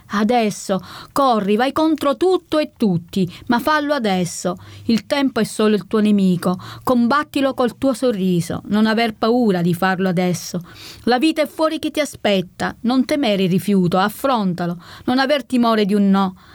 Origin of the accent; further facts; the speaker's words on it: Sicily, Italy; poi per noi che siamo siciliani quando vediamo l'acqua è come il toro quando vede un drappo rosso